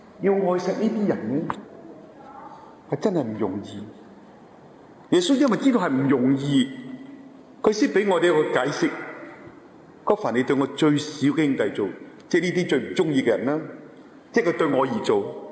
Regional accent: China; 因为过去佢哋嘅思想同我哋中国人一样啊

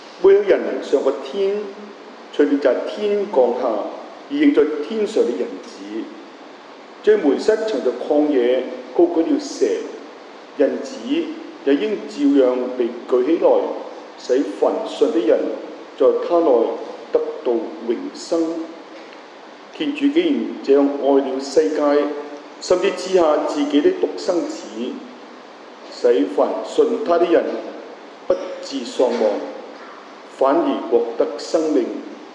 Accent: Hong Kong; born there; 我问为什么我要出生在战时，我是日本仔打仗的时候出世的，3年8个月香港什么都没有了，零的突破。

